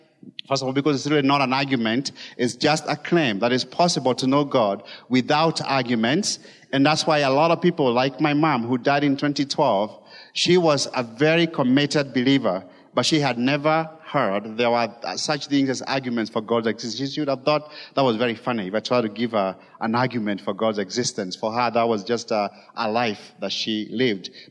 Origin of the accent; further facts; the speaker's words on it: Kijabe, Kiambu County, Kenya; moved away as an adult; also born or lived in Molo / Gilgil; I grew up here in Kenya. I grew up in part of the time in Molo, Nakuru, and in Gilgil, and then in Kijabi for most of my life growing up here. Before I went to the U.S., I was 20 years old when I went to the U.S.